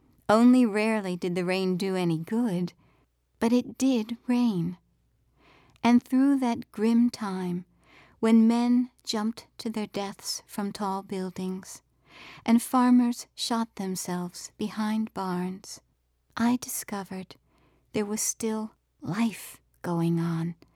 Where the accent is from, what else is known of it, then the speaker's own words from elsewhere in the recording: Baltimore, Maryland, United States; born there; I was born in 1952 in Baltimore, Maryland. What did I know from dust? I knew alley dust. I knew gutter dust.